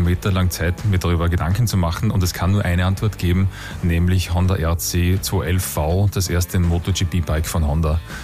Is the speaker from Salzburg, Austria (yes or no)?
no; Styria, Austria; moved away as an adult; now in Vienna, Austria; Ich bin kein Wiener, nur um das mal klarzustellen. Ich komme aus der Steiermark, bin nur nach Wien emigriert.